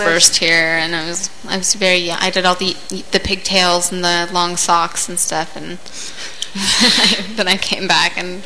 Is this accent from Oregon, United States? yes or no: yes; Oregon, United States; I grew up in a very small town.